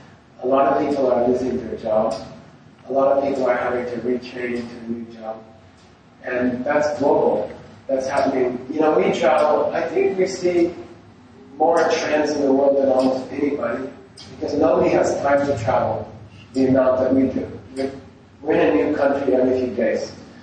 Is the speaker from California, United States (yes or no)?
yes; Santa Monica, California, United States; born there; I like LA. I was born in Santa Monica, and I like it.